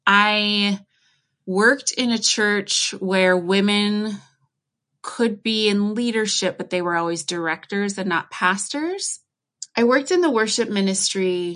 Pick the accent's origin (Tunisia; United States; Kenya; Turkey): United States; Yeah, because I'm obviously American. You can tell from how I speak.